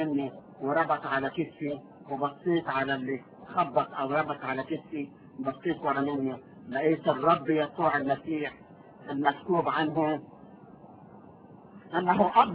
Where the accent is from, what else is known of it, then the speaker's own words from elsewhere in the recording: Sohag, Sohag Governorate, Egypt; من سوهاج، من مواليد سوهاج سنة 1940